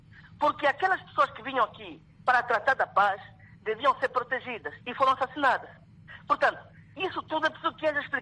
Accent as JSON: {"language": "Portuguese", "country": "Angola", "said": "nós somos angolanos, estamos a viver em Angola, nós nascemos na guerra, crescemos na guerra, estamos a nos desenvolver na guerra"}